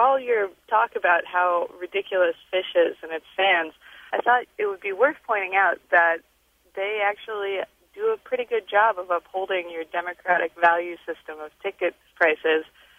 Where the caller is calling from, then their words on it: Chicago, Illinois, United States; I'm calling from Chicago, Illinois.